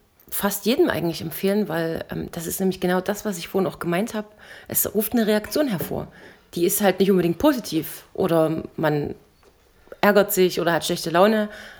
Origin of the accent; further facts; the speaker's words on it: East Germany, Germany; born there; Ja, aber ich bin auch in der DDR geboren, vielleicht ein kleines bisschen später als ihr.